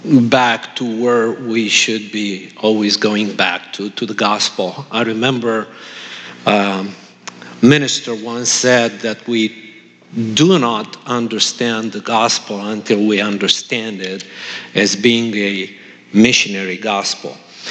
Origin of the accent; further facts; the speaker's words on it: Romania; English is a second language; You've heard that I'm from Romania, and at the end of the Second World War, our country fell under communism.